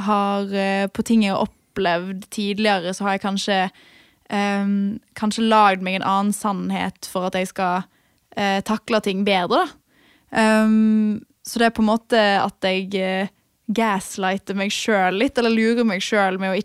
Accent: Stord, Vestland, Norway; Men så jobbet jeg hjemme og sykepleien resten av det året, da, hjemme på Stord

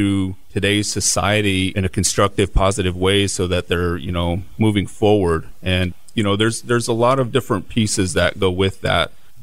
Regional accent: Oregon, United States; But no, I grew up on a reservation in Oregon called the Warm Springs Indian Reservation of Oregon.

